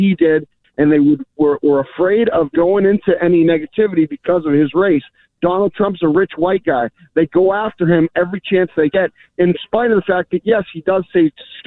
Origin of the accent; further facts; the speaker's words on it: Massachusetts, United States; I come from a different background than you do. I grew up in Massachusetts